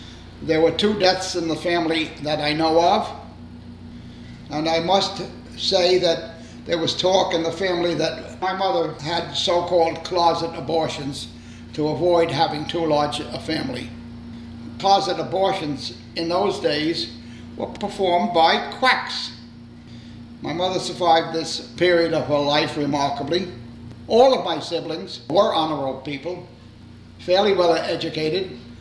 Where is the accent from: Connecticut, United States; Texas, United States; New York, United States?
New York, United States; Brooklyn; born there; I was born in Williamsburg, Brooklyn, on 370 Grant Street.